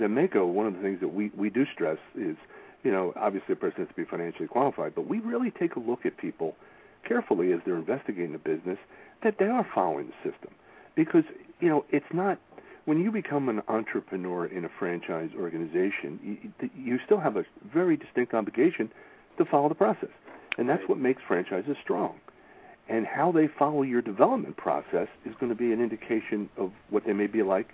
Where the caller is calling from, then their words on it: Philadelphia, Pennsylvania, United States; I'm calling from Philadelphia.